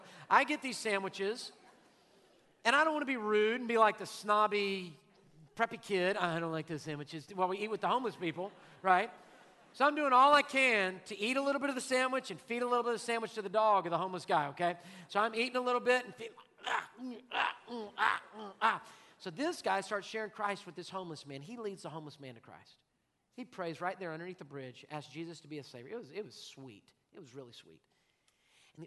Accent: Houston, Texas, United States; Lord, have you seen Houston bayous? I grew up in Houston.

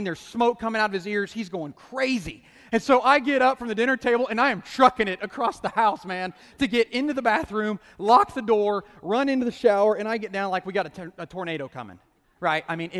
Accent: Edmond, Oklahoma, United States; I grew up in Oklahoma, like I said, in Edmond, and single parent family, and living with my mom.

